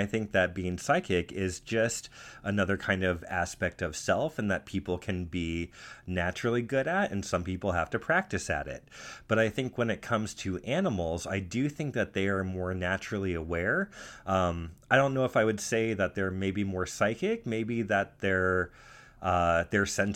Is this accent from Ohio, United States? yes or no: yes; Cleveland, Ohio, United States; also born or lived in Washington; So I'm initially from Washington, but I grew up in the suburbs of Cleveland after I'd lived here for about 7 years. And then family moved out to the Midwest